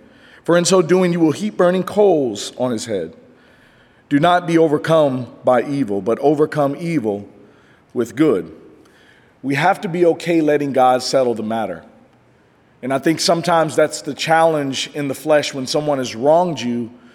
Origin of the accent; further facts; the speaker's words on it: Kansas City, United States; so growing up in Kansas City, we used to have this thing